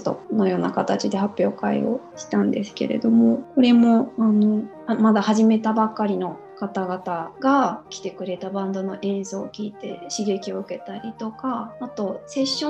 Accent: Fukushima, Japan; also born or lived in Tokyo; now in Hokuto, Japan; 出身は福島県なんですけれども、 東京に長く住んでいて

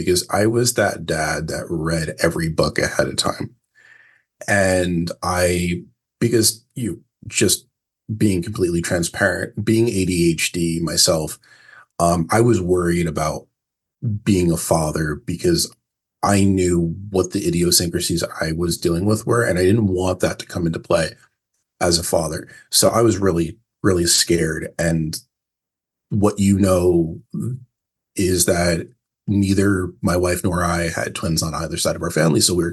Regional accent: New Jersey, United States; now in San Diego, United States; So, I am coming to you from San Diego, although I never call myself a Californian. I grew up in the East Coast and Jersey, very proud Jerseyan. Moved out here about 13 years ago

